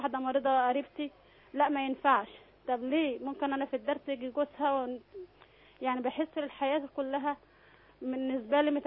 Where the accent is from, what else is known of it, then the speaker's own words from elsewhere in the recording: Kafr El Sheikh, Kafr El Sheikh Governorate, Egypt; now in Cairo, Egypt; وأنا أصلا يعني أنا أصلا من كفر الشيخ مش من هنا من القاهرة